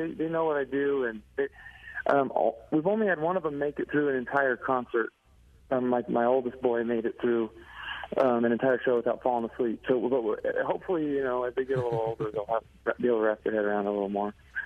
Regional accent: Henderson, Nevada, United States; Yeah, I think I was born in Henderson and grew up having things imploded, and having it be such a big event, places that my grandparents worked and these kind of iconic symbols of our town

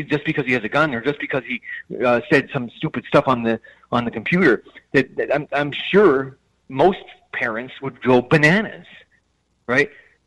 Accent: Hazleton, Pennsylvania, United States; Teachers, I'm from Hazleton, okay? I'm sure you've heard of the Hazleton School District.

